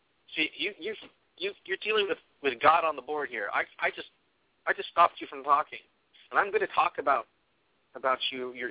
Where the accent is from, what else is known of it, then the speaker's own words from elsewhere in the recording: United States; I'm not white, by the way. I'm Native American, so I don't think I'm all that pale.